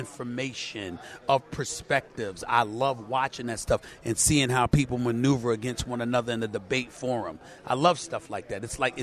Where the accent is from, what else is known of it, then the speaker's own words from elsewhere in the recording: New York City, New York, United States; also born or lived in Bronx; I was born in the Bronx, raised in Hollis, Queens, New York City from the time I was 1 year old.